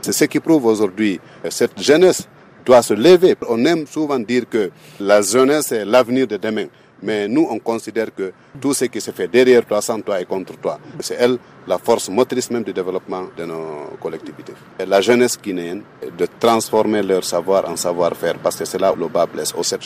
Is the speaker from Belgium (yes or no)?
no; Kalang, Chad; J'ai fait mes études primaires dans mon village natal à Kalang, mes études secondaires à l'Abbé, le collège Concola et le lycée Ouro